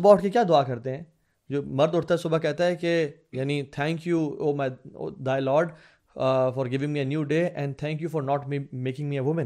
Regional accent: India; हम जब इंडिया से आए यहाँ पे, और मैं इंडिया अभी की बात नहीं कर रहा, मैं इंडिया सब यानी हिंदुस्तान की बात कर रहा हूँ

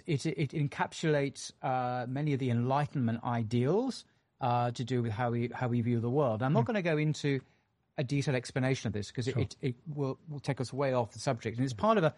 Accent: England, United Kingdom; Gosh, I'm an Englishman.

